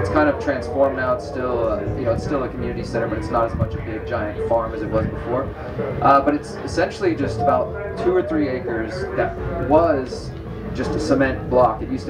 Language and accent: English; Houston, Texas, United States; Because I'm from Houston, we had a hurricane this last year.